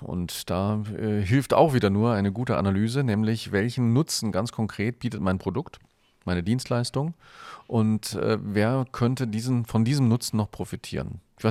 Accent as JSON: {"language": "German", "region": "Northern Germany", "country": "Germany", "tie": "born there", "moved": "yes", "said": "ich bin gebürtig aus dem Norden und lebe aber schon seit Ewigkeiten hier im Süden, aber dadurch auch immer noch familiäre Kontakte in den Norden."}